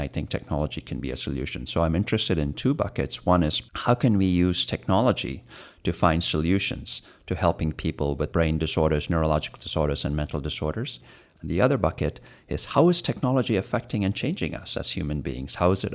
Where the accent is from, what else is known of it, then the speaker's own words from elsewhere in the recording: India; And I'm an Indian growing up in India.